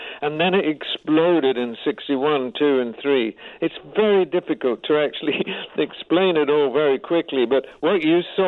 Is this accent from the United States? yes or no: no; Glasgow, Scotland, United Kingdom; and I'm the Irish in Scotland and Glasgow